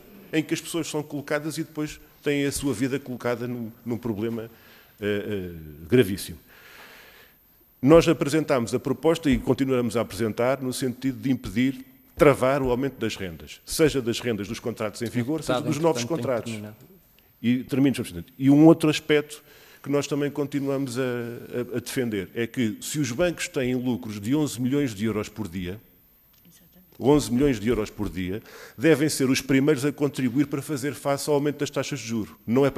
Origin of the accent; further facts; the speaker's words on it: Almada, Setúbal, Portugal; sou de Almada, sou eleito pelo Distrito de Setúbal